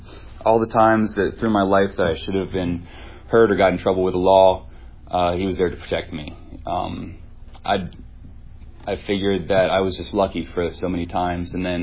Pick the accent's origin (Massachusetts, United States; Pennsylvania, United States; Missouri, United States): Pennsylvania, United States; Lancaster; I'm from Lancaster, PA, born and raised. Grew up in the Mennonite faith